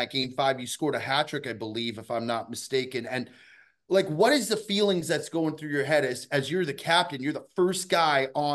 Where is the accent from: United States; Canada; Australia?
Canada; Vancouver, British Columbia; But growing up in Vancouver, Mark, you got to understand I'm a diehard Canucks fan.